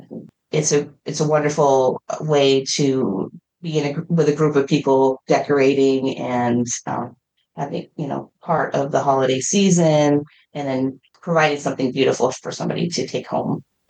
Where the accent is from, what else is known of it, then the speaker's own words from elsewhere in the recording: Maine, United States; also born or lived in Arizona; Yeah, so I actually am from Maine. I grew up here. I grew up in Western Maine